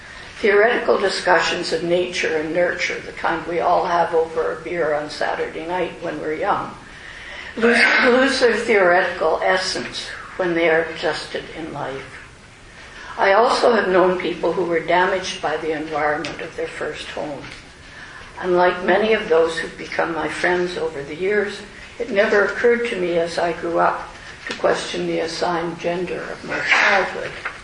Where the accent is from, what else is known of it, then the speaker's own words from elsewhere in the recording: Windsor, Ontario, Canada; I grew up in Windsor, Ontario, more than a stone's throw from the American border, but probably not more than 2 or 3 football fields away. From the foot of my street, you could see Americans moving around on Belle Isle, the Detroit Park.